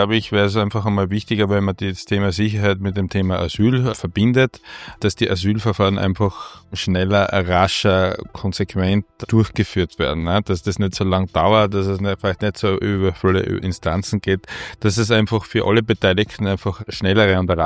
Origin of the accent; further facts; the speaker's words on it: Austria; wir haben Beamte bei uns in Österreich